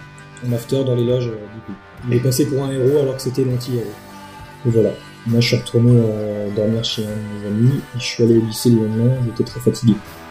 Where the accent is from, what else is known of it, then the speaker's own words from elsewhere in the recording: Nantes, Pays de la Loire, France; je suis né à Nantes. Toute ma famille est à Nantes. Quand je dis famille, c'est surtout les amis, parce que ma famille est un peu en dehors de Nantes. Mais j'ai grandi à Nantes et j'ai dû quitter Nantes